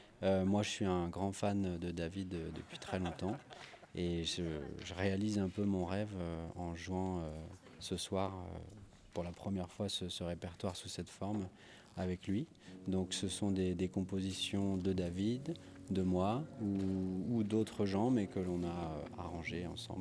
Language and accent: French; Nantes, Pays de la Loire, France; les petites avant-premières, on les a faites dans ma région natale de Nantes.